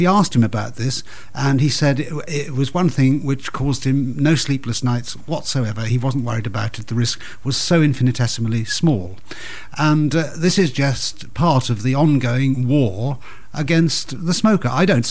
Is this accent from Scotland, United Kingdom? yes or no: no; Wales, United Kingdom; And I grew up in Wales, so I know a bit about it.